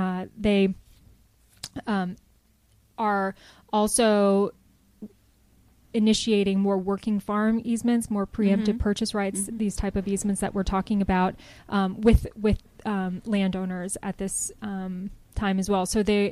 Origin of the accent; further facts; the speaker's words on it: Columbus, Ohio, United States; Well, I grew up in Columbus, Ohio.